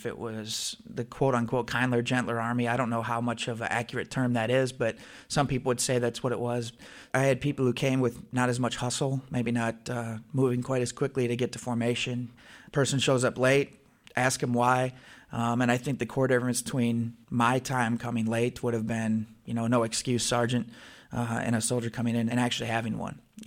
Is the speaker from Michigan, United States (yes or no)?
no; St. Peter, Minnesota, United States; I'm 26 years old. I'm from St. Peter, Minnesota.